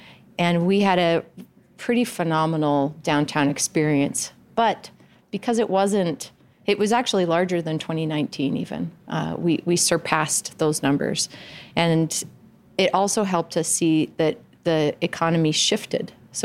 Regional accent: Salt Lake City, Utah, United States; people say, where are you from? I'm from Salt Lake. Oh, which neighborhood are you in? I live in West Valley.

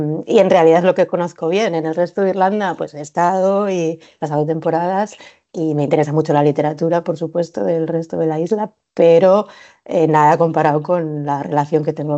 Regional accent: Spain; sobre todo en España, que es de donde soy

